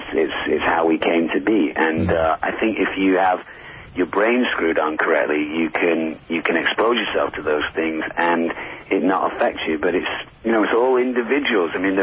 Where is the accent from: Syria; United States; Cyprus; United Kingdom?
United Kingdom; England; No, I'm English, but a lot of my English friends say that I sound American now.